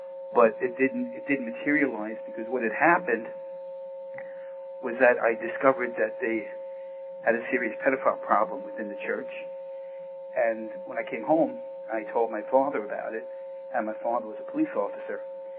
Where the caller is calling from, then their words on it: New Jersey, United States; I'm calling from New Jersey.